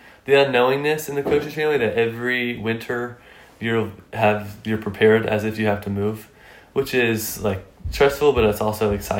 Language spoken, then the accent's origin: English; West Lafayette, Indiana, United States; born there; also born or lived in Ohio; So when I was born in West Lafayette, Indiana, he was at St. Joe's, I think, in Rensselaer.